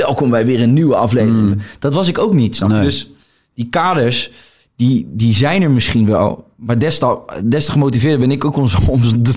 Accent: Rotterdam, South Holland, Netherlands; born there; Ik ben geboren in Rotterdam, ik praat zo.

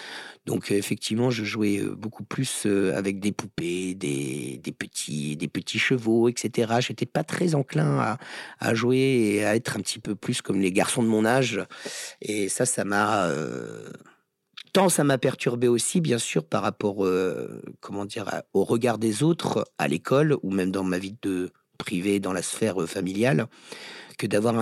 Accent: Tours, Centre-Val de Loire, France; Comme à la base, en fait, je suis de Tours, originaire

